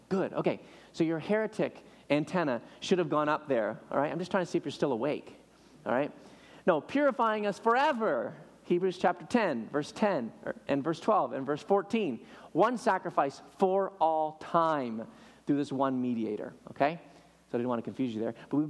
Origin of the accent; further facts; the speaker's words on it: Canada; now in United States; I'm a Canadian citizen and U.S. permanent resident